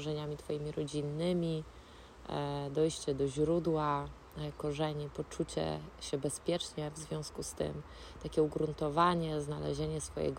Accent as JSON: {"language": "Polish", "town": "Konin", "region": "Greater Poland Voivodeship", "country": "Poland", "tie": "born or raised there", "said": "Jest on na ogrodzie u moich rodziców w Koninie. To moja rodzinna miejscowość."}